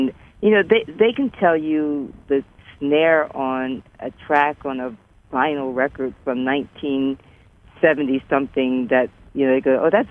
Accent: Trenton, New Jersey, United States; You know, it wasn't, you know, that I was from Trenton, New Jersey, and you were from Okinawa

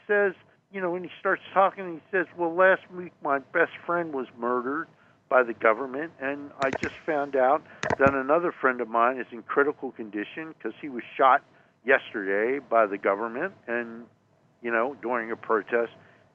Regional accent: United States; thank God I grew up in America.

